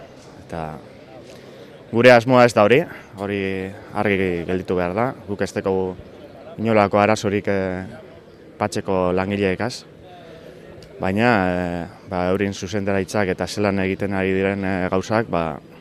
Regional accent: Basque Country, Spain; Bai, gehienok ba, Arratiakoa gara, oke, Bilbo ingurukoak edo badauz

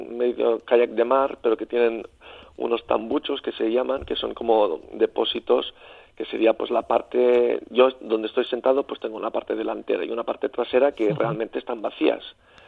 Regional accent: Catalonia, Spain; born there; mi pueblo natal no está en la costa y no tengo tampoco vista directa al mar, sí que me llevaban los veranos ahí en las playas de la Costa Brava.

